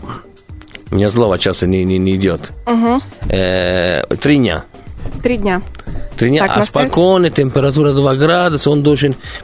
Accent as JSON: {"language": "Russian", "town": "Rome", "region": "Lazio", "country": "Italy", "second_language": "Russian", "lives_now": "Russia", "said": "потому что я из Рима."}